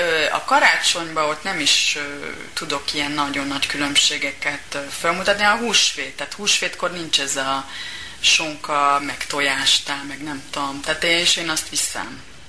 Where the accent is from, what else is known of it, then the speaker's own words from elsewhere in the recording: Hungary; now in France; meg beszélek franciául, tehát, de nem, én és akarom mondani, hogy büszke vagyok, hogy magyar vagyok, hát én magyar vagyok, tehát nem azért, mert ott élek, nem feltétlenül érzem magam franciának, bár amikor itthon vagyok, akkor igen.